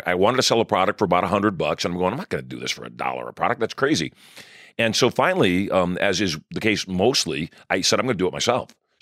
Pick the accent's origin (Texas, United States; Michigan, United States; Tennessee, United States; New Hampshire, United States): Michigan, United States; born there; I was born in Michigan.